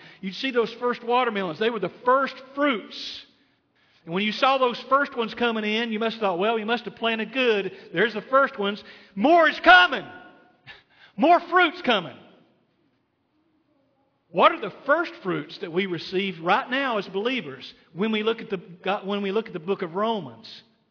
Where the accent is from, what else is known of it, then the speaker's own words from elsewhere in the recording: Tennessee, United States; I grew up in Tennessee. We had this garden where Mom and Dad wanted to plant everything.